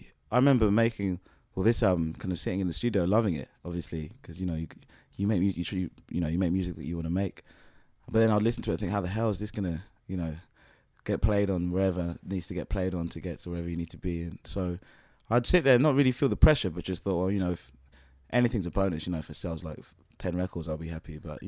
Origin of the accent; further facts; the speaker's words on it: Muswell Hill, London, United Kingdom; growing up in Muswell Hill was just a place where there's loads of opportunities to kind of get started and get going and joining bands.